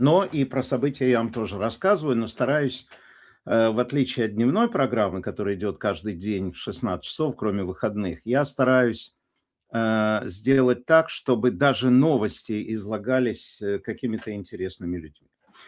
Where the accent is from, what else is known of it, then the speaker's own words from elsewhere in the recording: Tyumen, Tyumen Oblast, Russia; moved away; как бывший россиянин, бывший тюменец.